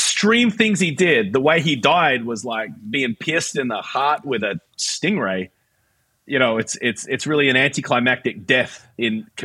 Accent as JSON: {"language": "English", "country": "Australia", "moved": "yes", "lives_now": "United States", "said": "I live in America and I'm reminded every day that I'm not American. Like I'm an Aussie living in a foreign land, you know? But then when I go back to Australia, it's nothing like I remember because it's nearly 30 years on."}